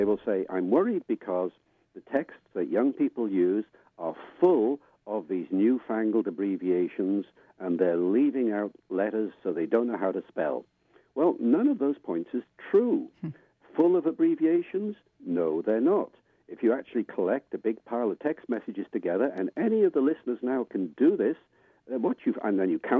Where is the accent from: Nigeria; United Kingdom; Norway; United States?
United Kingdom; Wales; I grew up with Welsh as a second language when I grew up in Wales here once upon a time.